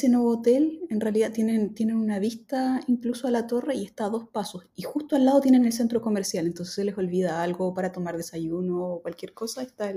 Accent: Chile; now in Paris, France; Sí, soy chilena.

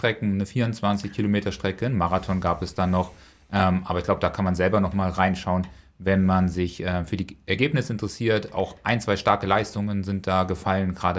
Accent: Braunschweig, Lower Saxony, Germany; Ist für einen Braunschweiger Verein am Start. Also er kommt aus meiner ehemaligen Wohnheimat oder meiner Heimat.

